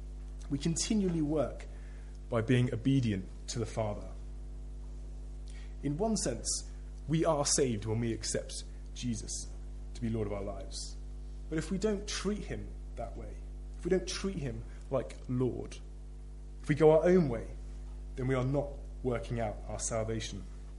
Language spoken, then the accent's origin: English; United Kingdom; I don't know what you've grumbled about today, but being British, I presume it's something.